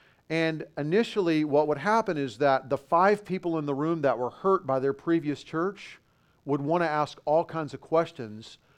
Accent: Tucson, Arizona, United States; now in California, United States; And I grew up in Tucson, so I know that culture pretty well.

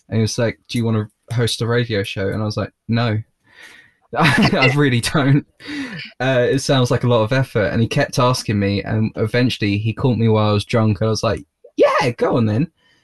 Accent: East of England, United Kingdom; I'm from Essex.

